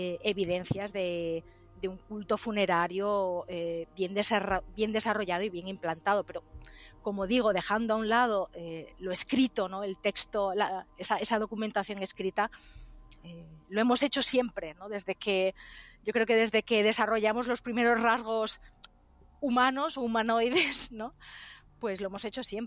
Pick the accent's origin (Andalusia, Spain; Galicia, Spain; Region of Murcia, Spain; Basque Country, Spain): Galicia, Spain; mi pueblo de Galicia, en el que crecí, en el que me crié